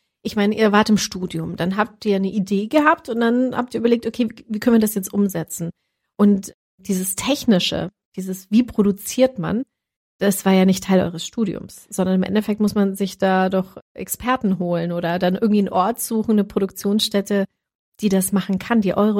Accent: Colombia; Meine Heimat Kolumbien ist jetzt auch ein ganz großes Gebiet, sehr stark überschwemmt worden.

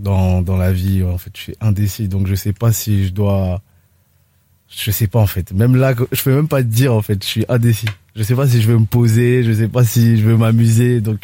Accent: Brétigny-sur-Orge, Île-de-France, France; Brétigny-sur-Orge.

